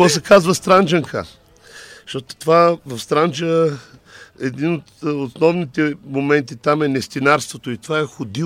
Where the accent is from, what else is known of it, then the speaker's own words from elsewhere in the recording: Lovech, Lovech Province, Bulgaria; аз съм от Ловеч, ама аз и на Даге говоря.